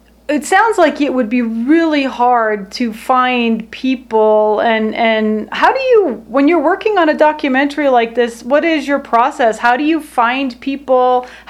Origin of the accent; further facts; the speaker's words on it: Germany; And I grew up in Germany in the 60s and 70s on a military installation.